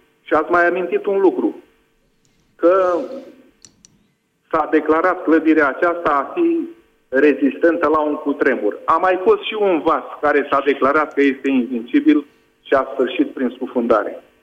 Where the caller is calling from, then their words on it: France; și vă sunt din Franța.